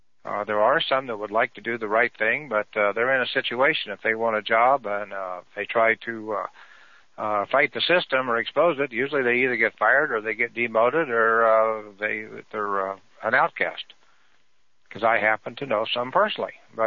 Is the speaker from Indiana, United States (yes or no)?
no; Kansas, United States; It isn't like down when I grew up in Kansas where the sunrise and sunset, I mean, it's coming up at a lot more of a straighter angle